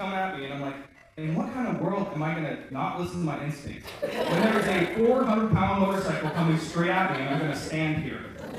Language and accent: English; Kodiak, Alaska, United States; I grew up in Kodiak, so I'm just watching things on YouTube, like, whoa.